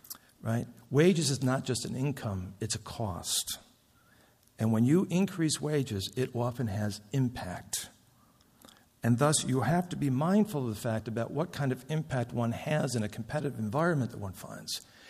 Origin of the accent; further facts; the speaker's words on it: Minnesota, United States; I come from Minnesota, and you know in Minnesota we all like to think that we're above average